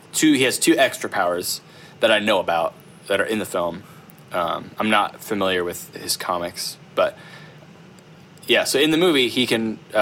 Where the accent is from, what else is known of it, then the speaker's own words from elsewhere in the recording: United States; I know that's not how you pronounce it because it's French, right. And I'm American, so I'm gonna do it wrong.